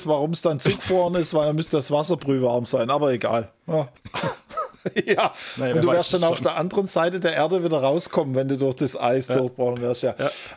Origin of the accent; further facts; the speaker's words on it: Baden-Württemberg, Germany; ich bin ja kein Schwabe, ich bin Hohelohe, aber da oben, da ist das Elblerische, also so ist ja nochmal anders wie unten das Schwäbische